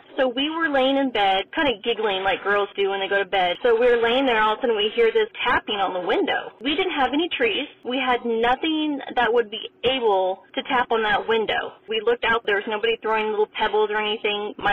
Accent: Pismo Beach, California, United States; I grew up in Central California, Pismo Beach area. We moved into this brand new home in this development

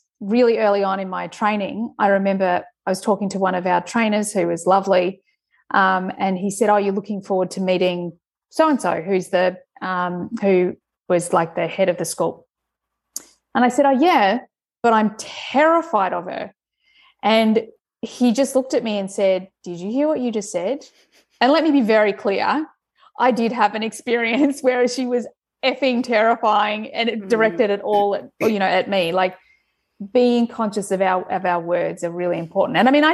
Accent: Australia; especially being Australian

